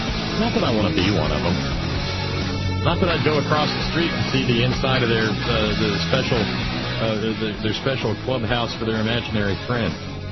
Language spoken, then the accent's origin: English; Florence, Alabama, United States; Yeah, I grew up in Florence, and Muscle Shoals was just across the river.